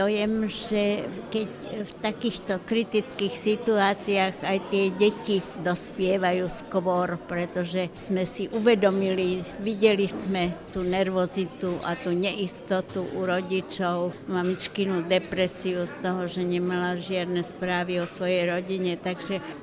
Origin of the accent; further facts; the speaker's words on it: Spišská Nová Ves, Košice Region, Slovakia; Som zo Spišskej Novej Vsi … som ročník 1936